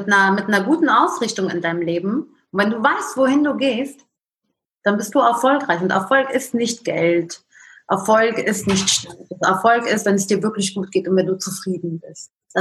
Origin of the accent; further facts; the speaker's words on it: Lebanon; Ich bin aus dem Libanon